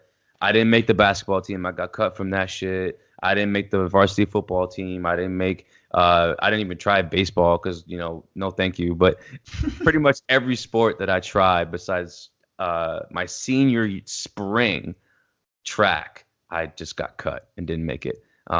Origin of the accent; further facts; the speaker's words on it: New York, United States; now in Pittsburgh, United States; I'm from New York originally. Right now, I'm in Pittsburgh, Pennsylvania.